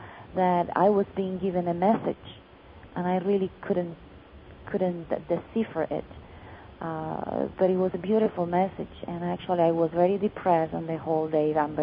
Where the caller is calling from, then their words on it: Barcelona, Catalonia, Spain; English is a second language; from Barcelona.